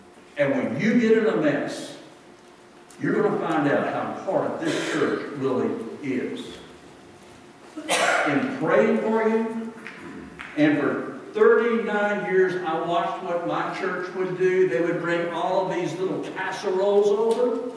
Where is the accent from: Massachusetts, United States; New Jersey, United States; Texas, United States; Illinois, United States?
Texas, United States; Plainview; I was from Plainview, Texas.